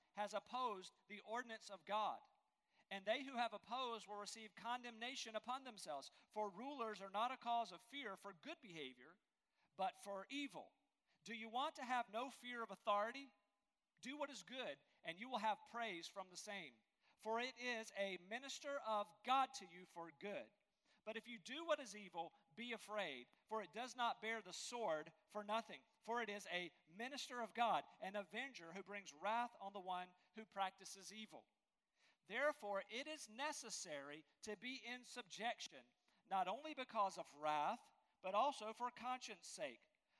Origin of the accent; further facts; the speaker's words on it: North Carolina, United States; mayors of towns I've known about because I grew up in Eastern North Carolina.